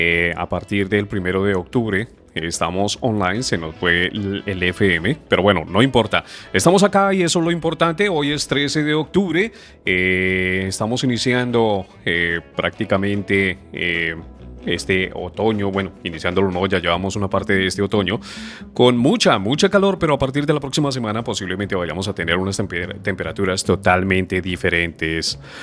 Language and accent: Spanish; Bogotá, Colombia; De donde soy yo, de Bogotá, Colombia.